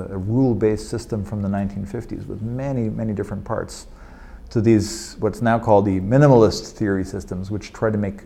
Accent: Munich, Bavaria, Germany; I'm from Munich, Germany, and that's where my family lives.

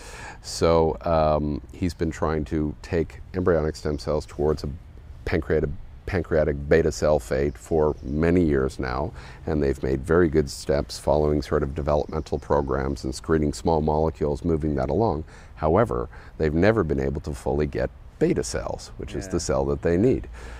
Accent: Toronto, Ontario, Canada; I went to high school in Toronto, Canada, so I'm Canadian.

